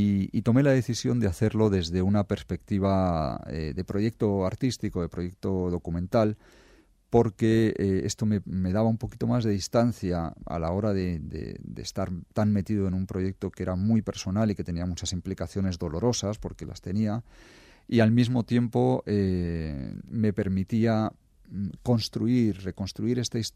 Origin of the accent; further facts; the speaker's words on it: Argentina; born there; todos emigrantes, todos habían recorrido un poquito varias zonas del mundo hasta acabar algunos en Argentina, donde yo nací, otros en Estados Unidos, hay otros incluso que están en Israel, porque por la parte de padre son judíos eskenazis, que se llaman, son judíos de la Europa del Este.